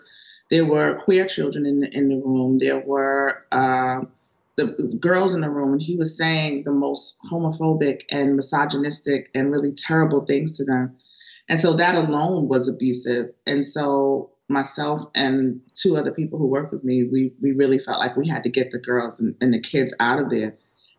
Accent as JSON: {"language": "English", "region": "New York", "country": "United States", "said": "I mean, I'm from New York and I've seen people intervene"}